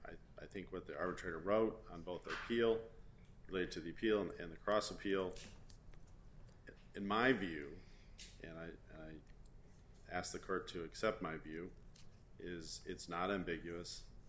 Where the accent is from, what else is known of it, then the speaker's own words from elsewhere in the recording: Chicago, Illinois, United States; I'm from Chicago, and I like being in this building.